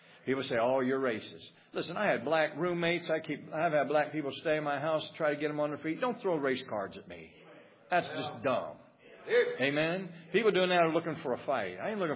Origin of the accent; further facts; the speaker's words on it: Dayton, Ohio, United States; I'm from Dayton, Ohio, so I'm a long way from home